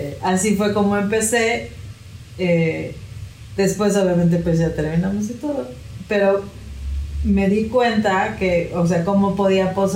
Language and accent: Spanish; Mexico; Yo soy de aquí, de México. Okay. Y estudié en Puebla, estudié diseño gráfico en Puebla. Y de ahí me fui a vivir a Cancún.